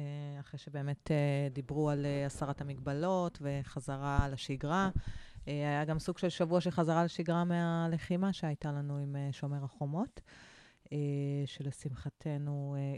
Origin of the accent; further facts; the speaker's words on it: Tel Aviv, Tel Aviv District, Israel; אני יכולה להגיד כאילו כתל אביבית